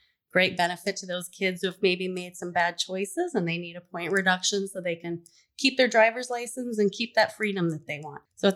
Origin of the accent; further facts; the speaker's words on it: Colorado, United States; moved away as an adult; now in North Dakota, United States; I came from Colorado. I moved up here to North Dakota 20 years ago.